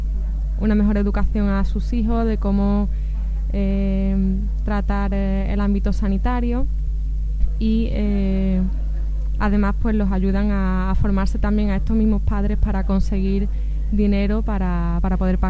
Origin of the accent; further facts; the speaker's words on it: Seville, Andalusia, Spain; soy de Sevilla. Tengo 24 años y he estudiado traducción e interpretación.